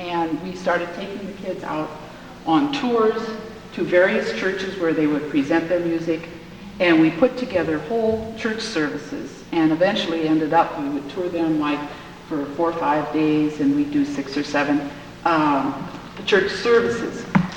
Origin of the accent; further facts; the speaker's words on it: Tacoma, Washington, United States; I'm from Tacoma, Washington.